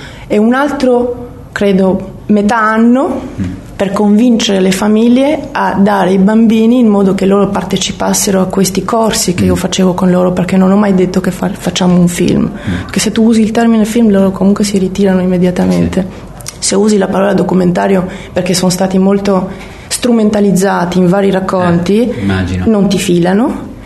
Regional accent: Albania; Italian is a second language; moved away; Già col mio accento, perché io sono andata via dall'Albania tantissimo tempo fa, era un po' così una linea di confine, però gli apparteneva un po' quella lingua.

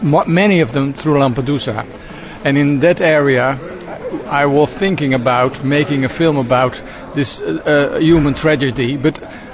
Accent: Netherlands; English is a second language; I'm from Holland

